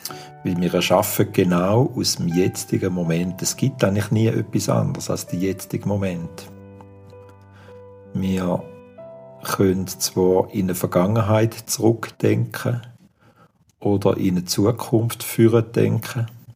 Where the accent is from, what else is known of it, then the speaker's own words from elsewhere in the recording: Thurgau, Switzerland; born there; now in Ticino, Switzerland; ja, ich bin Schweizer, ich bin im Thurgau auf die Welt gekommen und wohne jetzt im Tessin.